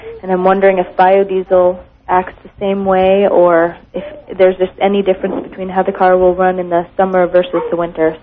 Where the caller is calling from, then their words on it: Sedgwick, United States; and I'm from Sedgwick.